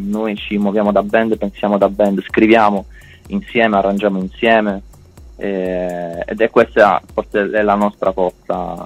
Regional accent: Martina Franca, Apulia, Italy; Noi veniamo dalla Valle d'Itria, da Martina Franca, in provincia di Taranto, e da Logo Rotondo, in provincia di Bari.

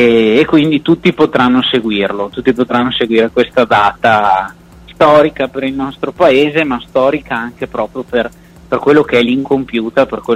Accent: Brendola, Veneto, Italy; il 20 settembre ci sarà un evento storico per il mio paese, che è Brendola, ma non solo per Brendola

